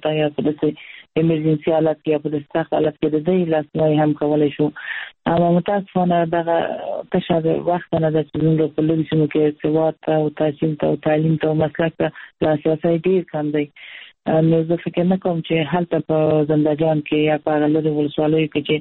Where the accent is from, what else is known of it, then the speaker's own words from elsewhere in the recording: Herat, Afghanistan; موږ د هرات یو